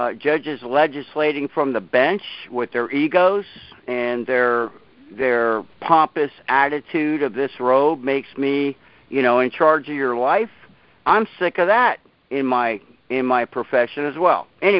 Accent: Scotland, United Kingdom; And, oh, Dan, you know I'm Scottish.

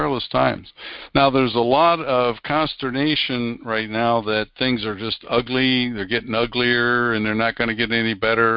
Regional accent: Amish country, United States; I grew up in Amish country, and yeah, that's true.

